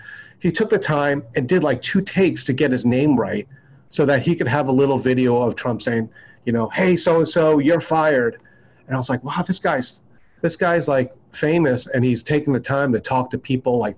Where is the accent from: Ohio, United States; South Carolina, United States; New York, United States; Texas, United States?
New York, United States; it's very difficult to be a little Chinese boy growing up in New York, where there was maybe two or three other Chinese people in the whole school.